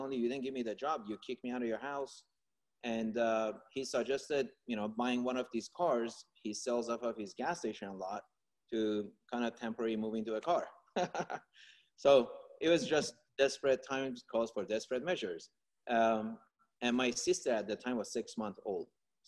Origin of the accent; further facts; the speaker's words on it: Iran; Well, I'm from Iran, and my dad has seven brothers